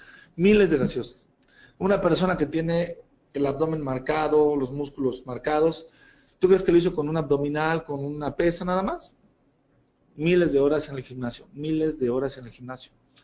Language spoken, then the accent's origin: Spanish; Mexico City, Mexico; Y ahora con lo que pasó acá en mi país, en México, y sobre todo en mi ciudad, en la Ciudad de México